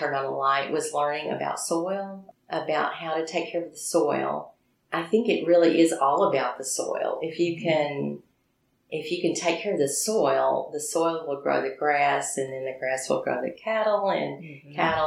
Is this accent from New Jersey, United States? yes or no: no; Berryville, Arkansas, United States; we wound up in my hometown of Berryville, Arkansas, and we started a practice there in 1982.